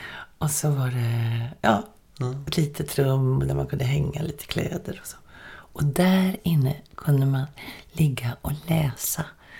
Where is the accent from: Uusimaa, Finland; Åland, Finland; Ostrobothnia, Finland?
Uusimaa, Finland; Helsinki; born there; När vi bodde i Helsingfors, eftersom jag är född i Helsingfors, då var det ju krig